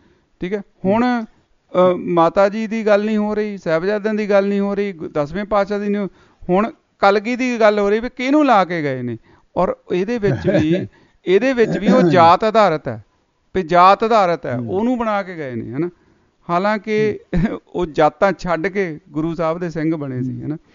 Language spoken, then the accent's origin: Punjabi; Punjab, India; ਅਸੀਂ ਪੰਜਾਬ 'ਤੇ ਜੰਮੇ ਪਲੇ ਹਾਂ